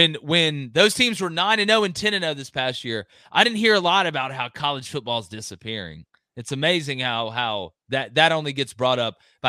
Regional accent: Auburn, Alabama, United States; I'm from Auburn, Alabama. We didn't have an NFL team.

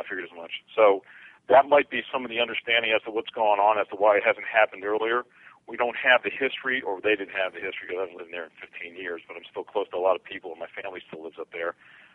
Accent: Baltimore, Maryland, United States; All right, I grew up in Baltimore. It's my hometown.

